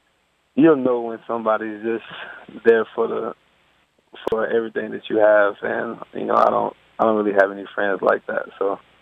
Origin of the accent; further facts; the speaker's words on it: Murfreesboro, Tennessee, United States; I'm from Murfreesboro, Tennessee. It's about 30 minutes outside of Nashville.